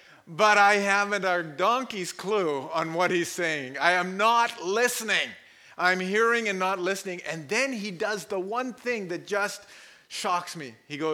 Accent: Karachi, Sindh, Pakistan; born there; I was born in Karachi, Pakistan, all right? Most people go, "Oh," when I do that, all right? I was born to a Muslim family.

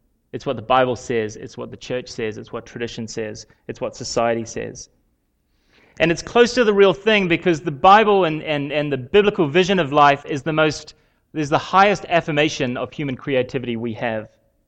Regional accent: Ireland; I'm from Ireland, and Ireland's the Emerald Isle.

